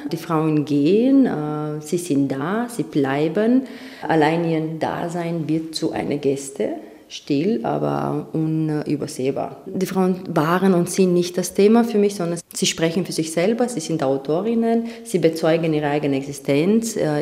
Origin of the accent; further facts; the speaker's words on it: Romania; now in Vienna, Austria; ich komme aus Rumänien.